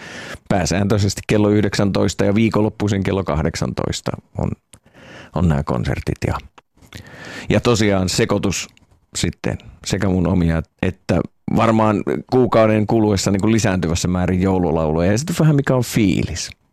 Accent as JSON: {"language": "Finnish", "town": "Ylistaro", "region": "South Ostrobothnia", "country": "Finland", "tie": "born or raised there", "said": "mun rakkaan kotikyläni Ylistaron kirkkoon"}